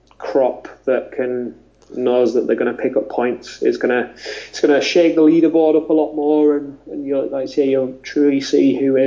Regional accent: United Kingdom; we'll always complain because we're British.

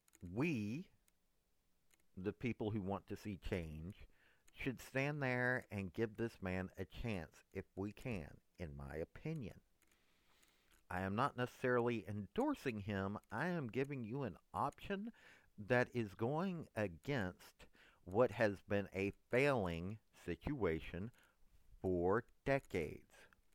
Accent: Tennessee, United States; I'm from Tennessee. We had Pat Head Summit.

